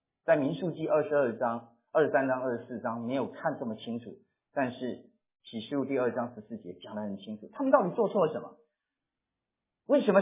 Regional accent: China; 你用我们中国人常说火冒三丈

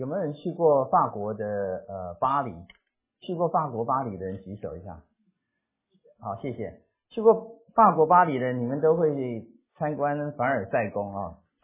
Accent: China; 因为我们中国人大概会借人家钱

